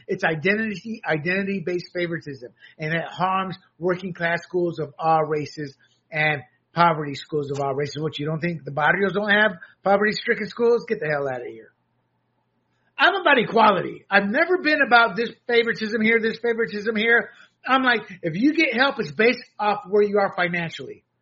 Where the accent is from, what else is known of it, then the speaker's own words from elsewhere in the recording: the South, United States; I grew up in the South